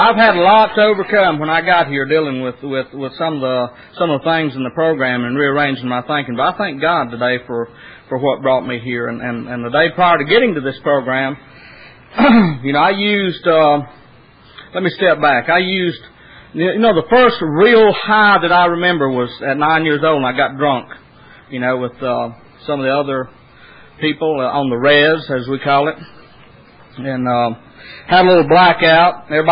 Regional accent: Cherokee, North Carolina, United States; I'm from Cherokee Indian Reservation, Cherokee, North Carolina, originally.

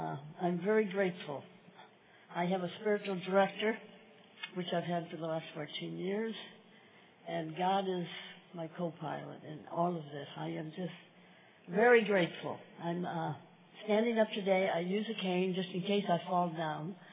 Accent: Brentwood, California, United States; from Brentwood City, California.

